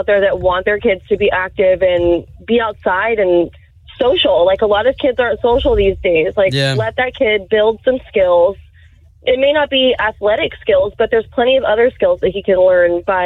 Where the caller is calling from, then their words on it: Oviedo, Florida, United States